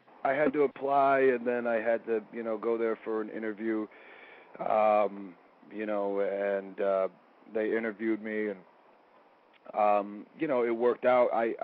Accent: Detroit, Michigan, United States; I'm not from a place where it's really considered an option, you know, growing up in the Detroit area.

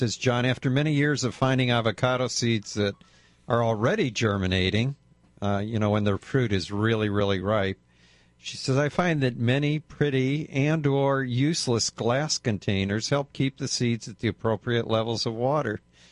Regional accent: Michigan, United States; I grew up in Michigan, which was hot and humid.

